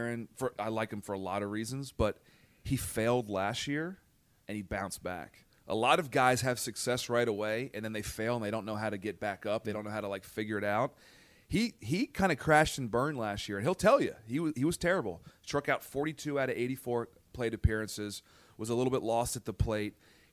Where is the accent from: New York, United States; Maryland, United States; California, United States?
Maryland, United States; Baltimore; I grew up in Baltimore and liked Eddie Murray.